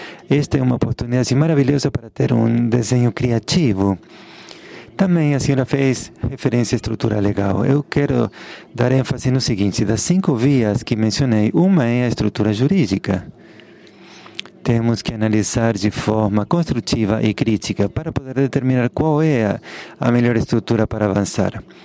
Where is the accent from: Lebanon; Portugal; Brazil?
Lebanon; Beirut, Beirut Governorate; Eu cresci, me criei em Beirute, que onde existiam 18 facções que nos dividiam, né?